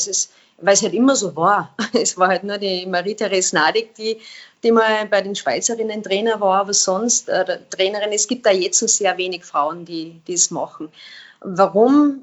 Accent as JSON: {"language": "German", "country": "Austria", "said": "weil als Österreicher oder beim ÖSV gibt es natürlich schon einen extrem hohen Anspruch"}